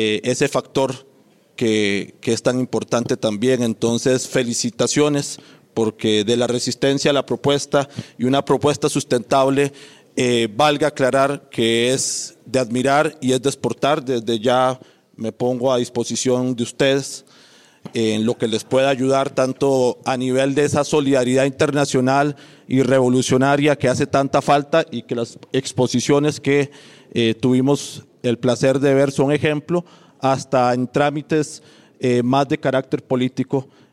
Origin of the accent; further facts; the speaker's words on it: Costa Rica; vengo de Costa Rica